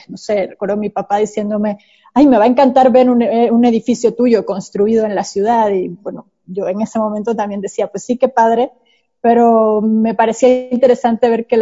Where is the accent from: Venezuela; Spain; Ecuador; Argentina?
Venezuela; vivía en Venezuela, crecí en Venezuela y empecé a estudiar la universidad allá